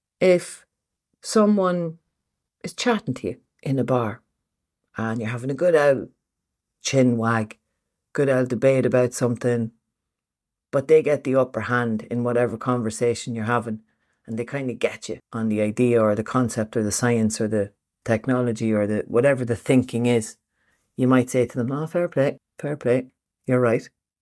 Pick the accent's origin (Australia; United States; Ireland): Ireland; that I wanted to talk about and address as an Irish person, hitting back at the British and the Americans who for a little bit too long in my book have thought that they can just use our accent and our language as a joke.